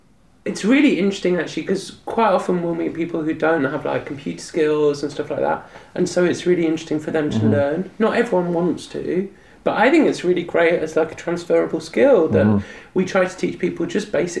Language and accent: English; England, United Kingdom; obviously I'm from England